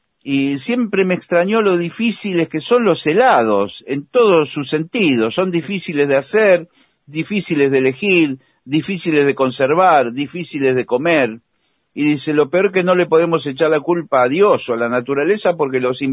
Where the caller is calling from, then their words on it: Hurlingham, Buenos Aires Province, Argentina; de Hurlingham.